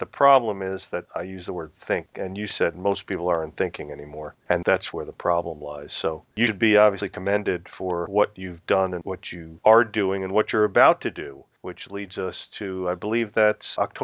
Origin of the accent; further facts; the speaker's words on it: United States; When we grew up in the United States, it was a badge of honor to question authority and to fight any way you could.